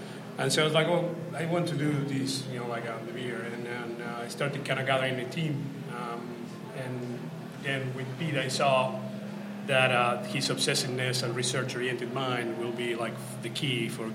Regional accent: Argentina; English is a second language; moved away as an adult; now in Boston, United States; I'm originally from Argentina, and Argentina, the beer is like not so interesting.

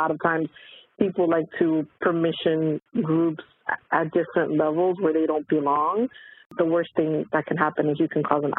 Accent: New York City, New York, United States; When I came back home from university, I'm originally from New York City.

